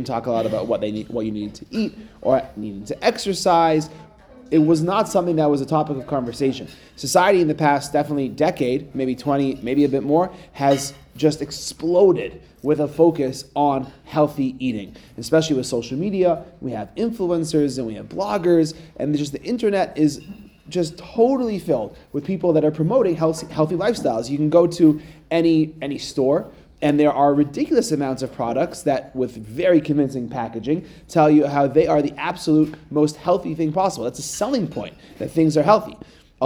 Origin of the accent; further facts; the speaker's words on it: Edmonton, Alberta, Canada; I'm originally from Edmonton, Canada.